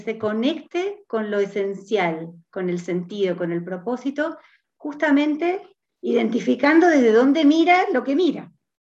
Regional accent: Argentina; now in Chile; vivo en Chile, yo soy de Argentina, vivo en Chile hace 18 años

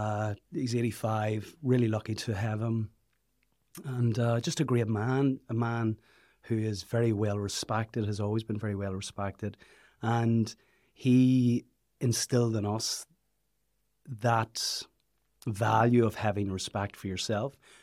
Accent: Portadown, Northern Ireland, United Kingdom; Wasn't initially grown up in the Orchard land, but I grew up in Portadown on the outskirts of, it's in Armagh, but I grew up in the outskirts of Portadown, a place called the Tandragee Road. And my mum was from the country. Dad was from Portadown.

